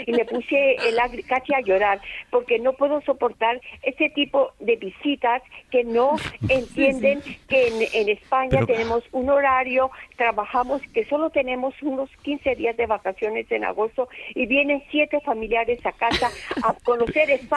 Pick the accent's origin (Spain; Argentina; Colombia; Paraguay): Colombia; Bogotá; born there; Yo nací en Bogotá, mi familia es colombiana, pero vive en Norteamérica.